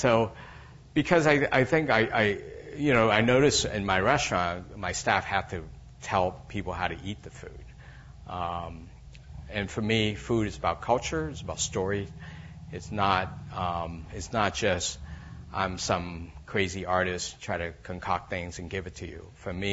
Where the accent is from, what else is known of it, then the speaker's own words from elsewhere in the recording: Da Lat, Lam Dong, Vietnam; I'm from Da Lat in central Vietnam. It's about 8 hour drive. I think it's 300 kilometer or something like that, north of Saigon.